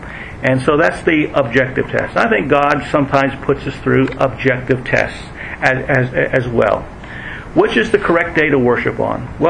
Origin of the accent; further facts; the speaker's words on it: Pennsylvania, United States; because growing up in Pennsylvania, I am a Penn State fan.